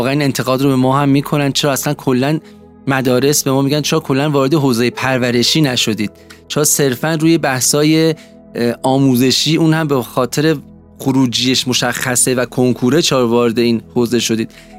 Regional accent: Iran; خودم خیلی دوست دارم به عنوان یک ایرانی و کسی که عاشق ایران هست به تمام کشورم خدمت کنم

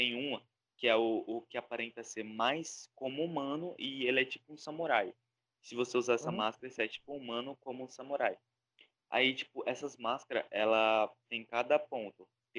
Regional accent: Northeast Region, Brazil; tô ligado que a gente é cabeçudo, que a gente é do Nordeste. Todo nordestino é cabeçudo.

